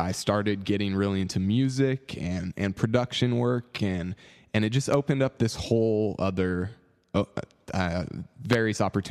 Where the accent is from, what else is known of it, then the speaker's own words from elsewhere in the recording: Paradise, California, United States; I'm like, yeah, I am from Paradise.